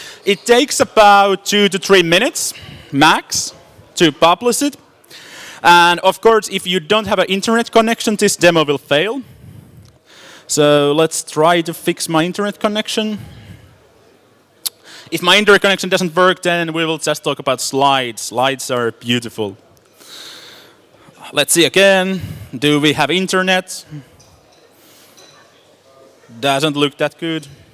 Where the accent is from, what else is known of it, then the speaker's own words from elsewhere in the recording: Sweden; English is a second language; I'm from Sweden, but I speak Swedish and not really well, but a little bit.